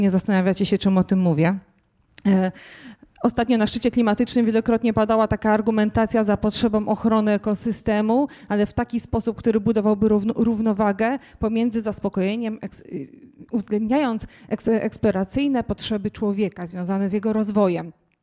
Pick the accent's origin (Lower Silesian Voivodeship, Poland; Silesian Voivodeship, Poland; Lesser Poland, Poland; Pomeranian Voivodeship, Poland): Pomeranian Voivodeship, Poland; Słychać, że jestem z Pomorza